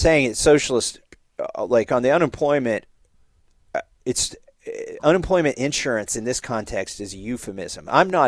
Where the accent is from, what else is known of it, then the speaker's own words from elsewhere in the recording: Kentucky, United States; also born or lived in New Hampshire / Massachusetts; But I grew up in Kentucky, you know, went to MIT, started a business, couldn't stand, frankly, living in Taxachusetts.